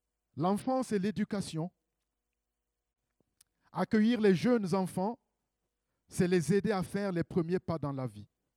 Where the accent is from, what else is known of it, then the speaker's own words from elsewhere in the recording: Burkina Faso; Je connais bien ce pays parce que je viens du Burkina.